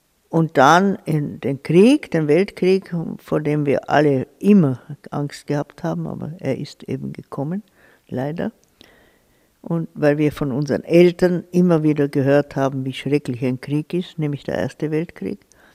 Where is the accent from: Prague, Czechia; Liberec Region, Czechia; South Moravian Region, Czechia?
South Moravian Region, Czechia; Vyškov; moved away; Und dort haben wir gelebt und dort bin ich auch aufgewachsen in der Nähe. Wir haben dann nicht direkt in Wieschau gelebt, sondern 10 Kilometer weiter in einem ehemaligen Forsthaus